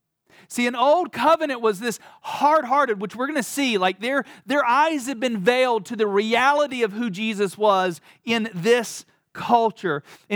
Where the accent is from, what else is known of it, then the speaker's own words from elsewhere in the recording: North Carolina, United States; I am from the South, born and raised in North Carolina.